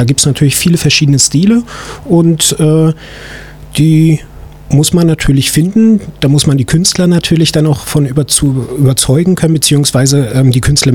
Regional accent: Neubrandenburg, Mecklenburg-Vorpommern, Germany; born there; also born or lived in Berlin; now in Rostock, Germany; Ich bin vor 2 Jahren zurück nach Mecklenburg-Vorpommern gekommen. Ich bin gebürtiger Neubrandenburger und wohne jetzt eben hier in Rostock

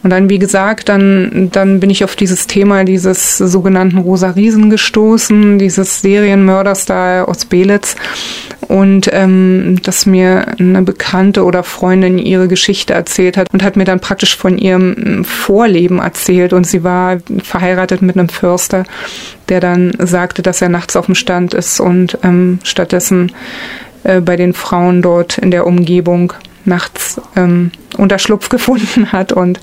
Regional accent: Berlin, Germany; now in Greifswald, Germany; Und ich komme eigentlich aus Berlin. Ich bin dort aufgewachsen und lebe halt seit einem Jahr in Greifswald.

